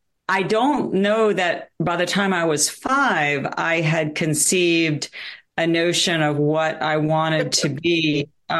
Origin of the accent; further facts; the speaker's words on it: Roanoke, Virginia, United States; I grew up in Roanoke, Virginia.